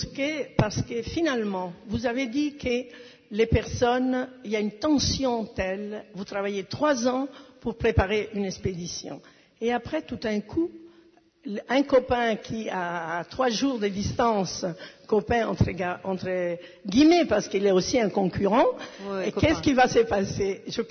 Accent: Italy; En plus, je suis une Italienne

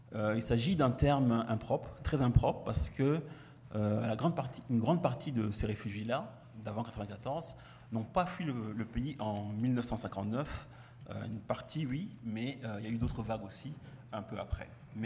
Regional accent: Kigali, Rwanda; Je viens de loin, je viens de Kigali.

